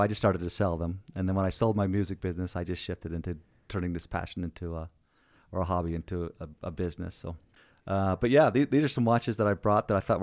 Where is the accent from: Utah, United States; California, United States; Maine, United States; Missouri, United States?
Utah, United States; Salt Lake City; But, you know, I grew up in Salt Lake.